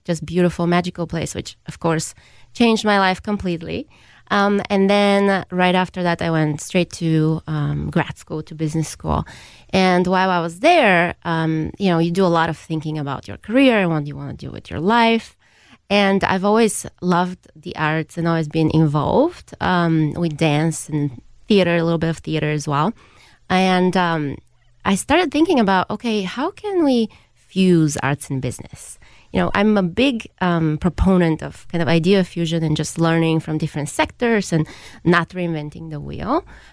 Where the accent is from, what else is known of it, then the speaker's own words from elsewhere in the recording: Bulgaria; so I grew up in Bulgaria, and it was pretty turbulent times at the time.